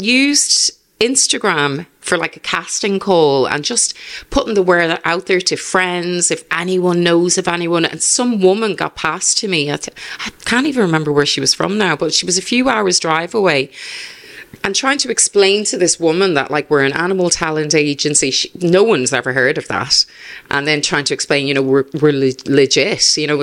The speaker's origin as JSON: {"language": "English", "country": "Ireland", "said": "I'm from Ireland, you know, livestock and farm, They're everywhere."}